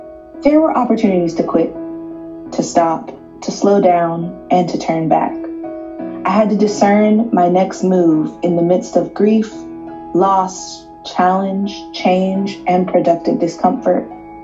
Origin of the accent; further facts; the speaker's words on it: Houston, Texas, United States; I grew up in Houston, Texas, a child in church, exploring the Word of God and faith as part of stories in Sunday school